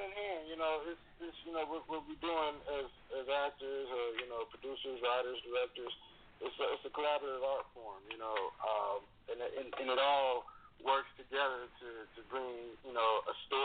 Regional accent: Stone Mountain, Georgia, United States; Well, yeah, you know, I grew up in Stone Mountain, Georgia, you know what I'm saying, on the east side

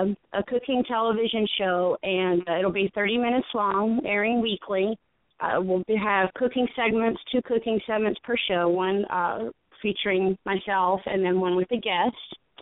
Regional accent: Alabama, United States; now in Omaha, United States; Well, I am in Omaha, Nebraska. I'm originally from Alabama, so I'm a Southern girl.

